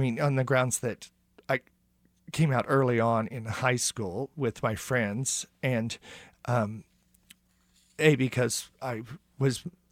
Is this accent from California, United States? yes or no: yes; California, United States; Growing up in California in the 70s, it was more, I'm not sure this is the right word, but it was more hippy-dippy.